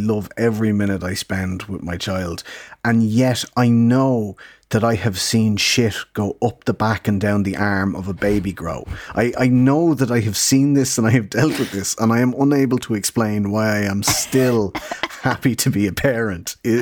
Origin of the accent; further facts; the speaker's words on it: Ireland; don't ask me, I'm an Irish teacher, like, you know, I was at the time